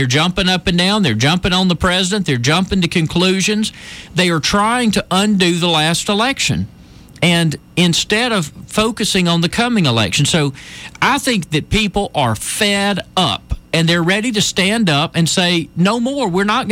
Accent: Elba, Alabama, United States; also born or lived in Montgomery, United States; It's home for me. I grew up in the Wiregrass. I grew up in Elba. I lived in Montgomery for 20 years

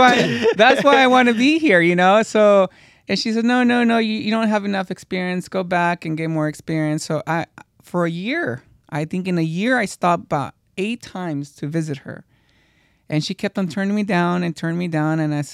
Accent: Stockton, California, United States; I was always protected because I come from Stockton. Stockton is it was a town very gang related.

